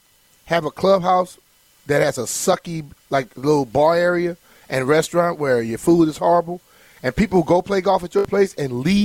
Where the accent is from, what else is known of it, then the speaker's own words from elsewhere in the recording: Louisiana, United States; Hell, I came from Louisiana. You get beer and wine everywhere.